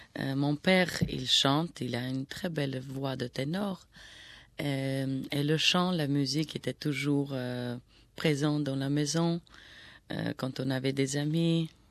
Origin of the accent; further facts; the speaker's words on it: Armenia; French is a second language; moved away as an adult; now in Paris, France; j'habite à Paris il y a déjà 20 ans. Je suis arménienne d'origine. Je suis née en Arménie. Je fais mes études là-bas. Puis, j'habite maintenant en France.